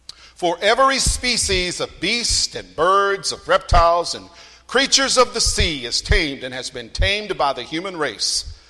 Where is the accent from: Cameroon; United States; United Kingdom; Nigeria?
United States; Texas; born there; Now, I was born in Texas, so that's why